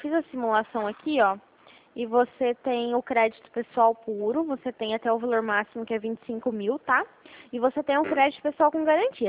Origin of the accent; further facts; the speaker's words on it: Rio Claro, São Paulo, Brazil; Ah, eu também sou de Rio Claro.